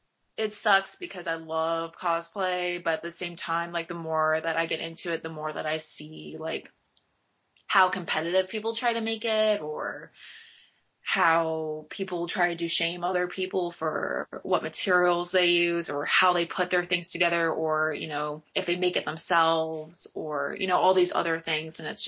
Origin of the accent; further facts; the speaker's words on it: United States; Well, I grew up in America, so I pretty much watched it on a Toonami, like, every day.